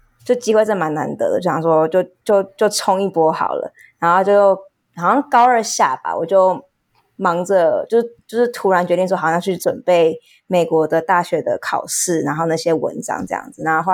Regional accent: Taiwan; 我是在台湾出生长大的，

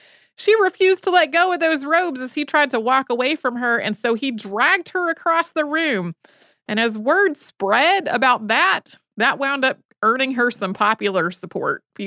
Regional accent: Massachusetts, United States; moved away as an adult; now in North Carolina, United States; I'm a masshole who now lives in North Carolina, so Tracy and I pretty much swapped locations. I grew up near Cape Cod, but went to graduate school at Emerson in Boston

